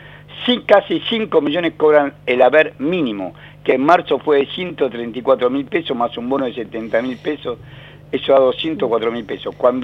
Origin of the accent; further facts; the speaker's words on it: Tafí Viejo, Tucumán, Argentina; born there; now in Buenos Aires, Argentina; yo soy tucumano de nacimiento, hace muchísimos años que vivo en Buenos Aires, y nací en Tafí Viejo.